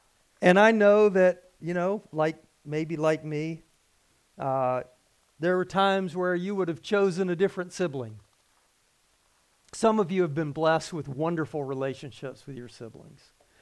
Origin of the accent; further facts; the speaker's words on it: the South, United States; I've mentioned the fact that I came from the South. I grew up in a tradition, Southern Baptist tradition down South, where men called each other brother all the time.